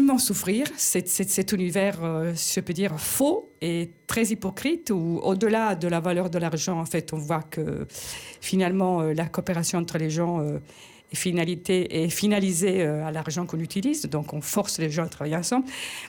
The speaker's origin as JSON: {"language": "French", "town": "Turin", "region": "Piedmont", "country": "Italy", "tie": "born or raised there", "moved": "as an adult", "said": "j'ai quitté Turin à l'âge de 19 ans"}